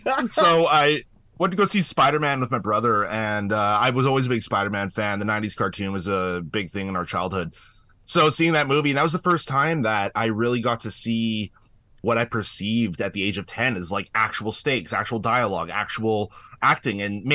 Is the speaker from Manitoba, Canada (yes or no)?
no; Mission, British Columbia, Canada; Yeah, I went to the same high school. a number of years apart. But so I grew up in Mission.